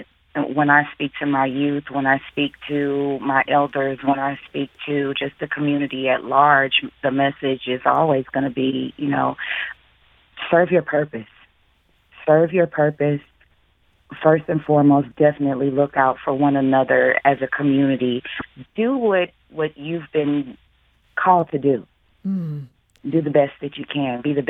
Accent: Ferguson, Missouri, United States; I'm from Ferguson and I was on the street.

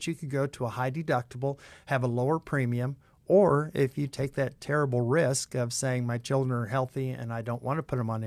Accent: Eldon, Missouri, United States; I grew up in Eldon, which is that part of Miller County, and my family is still there.

